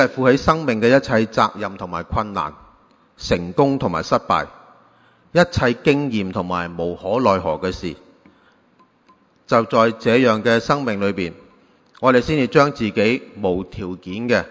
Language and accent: Chinese; Guangdong, China; 所以呢用我们广东人讲就是风声紧